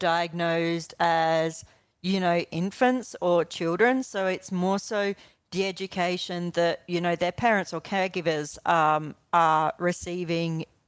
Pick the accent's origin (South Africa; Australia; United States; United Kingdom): Australia; Adelaide, South Australia; Oh, I'm from Adelaide.